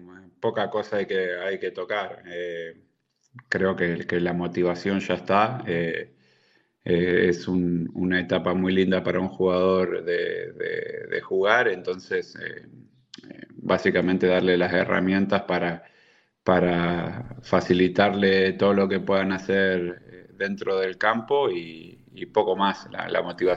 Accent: Andalusia, Spain; Nosotros varios somos de Antequera, entonces cada vez que hacíamos algo o sea, somos de Málaga, perdón

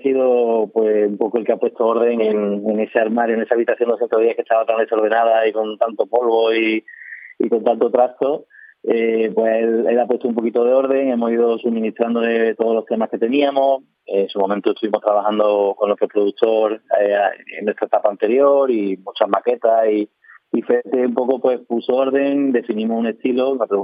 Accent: Lucena, Andalusia, Spain; Yo soy de Lucena

